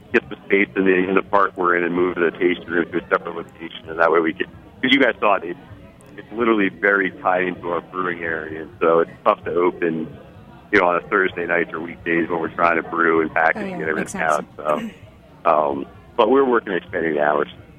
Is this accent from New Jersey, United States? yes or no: yes; New Jersey, United States; also born or lived in New York City; I was born and raised in Jersey.